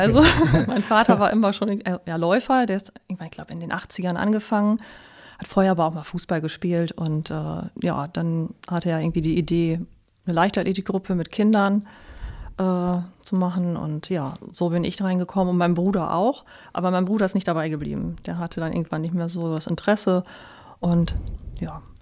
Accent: Krummhörn, Lower Saxony, Germany; Nee, aufgewachsen in der Krummhörn. Tatsächlich in Fiskwart.

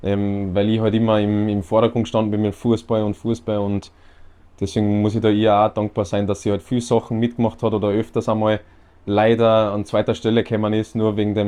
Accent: Austria; Wir sind alle zum Glück in Österreich groß geworden

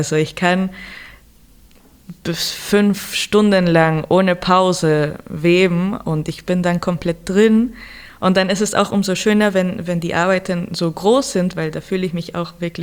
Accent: Lima, Peru; weil ich komme ja aus Lima und Lima ist eine Küstenstadt.

